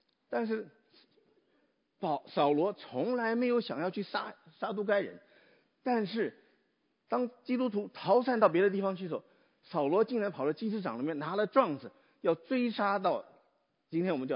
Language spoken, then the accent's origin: Chinese; Taipei, Taiwan; 我小的时候我在台北长大